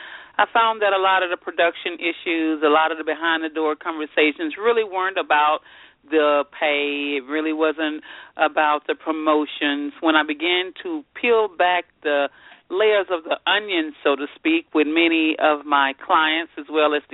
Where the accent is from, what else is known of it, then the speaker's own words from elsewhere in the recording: Houston, Texas, United States; also born or lived in Louisiana; I am from Houston, Texas. I reside in Houston, Texas, originally born in Louisiana